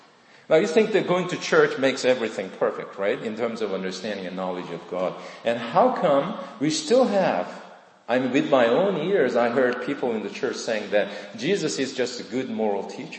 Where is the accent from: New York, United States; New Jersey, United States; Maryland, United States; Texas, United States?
New Jersey, United States; Eatontown; I came from Monmouth County in Eaton Town, right?